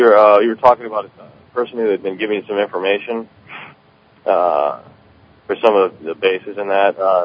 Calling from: Renton, Washington, United States; I'm calling from Washington, Renton, Washington.

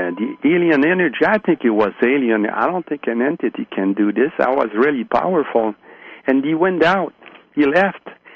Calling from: Canada; I'm from Canada.

